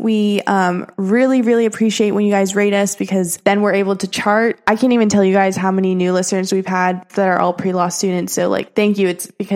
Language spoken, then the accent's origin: English; Georgia, United States; also born or lived in Texas / South America; So I was born in Texas as well, but I never lived there, but I kind of bounced around South America. My dad was in the military. So I did that for a while. And then we ended up in Georgia where I spent high school.